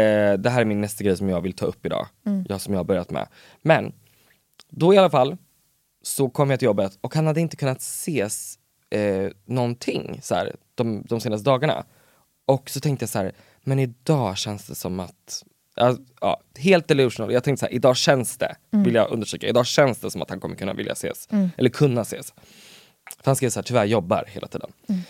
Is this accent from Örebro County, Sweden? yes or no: yes; Örebro, Örebro County, Sweden; Jag är ju från Örebro.